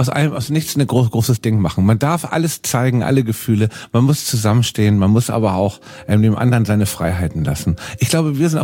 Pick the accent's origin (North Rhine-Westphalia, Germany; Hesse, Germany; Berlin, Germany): Berlin, Germany; weil es hier in Berlin in meiner Heimatstadt ist